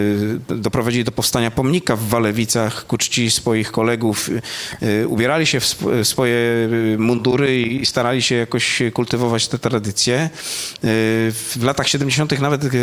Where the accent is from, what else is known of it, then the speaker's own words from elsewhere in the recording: Poznań, Greater Poland Voivodeship, Poland; Z tej racji, że ja jestem poznaniakiem z dziada, pradziada.